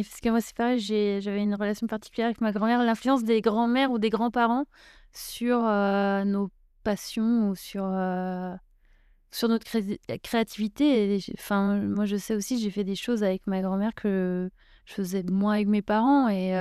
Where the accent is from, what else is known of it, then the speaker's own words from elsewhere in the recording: France; je sais pas, moi je suis française, donc